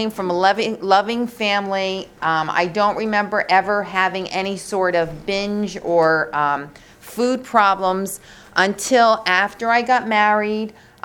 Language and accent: English; Clifton, New Jersey, United States; I'm from North Jersey. I'm from a town in Passaic County called Clifton.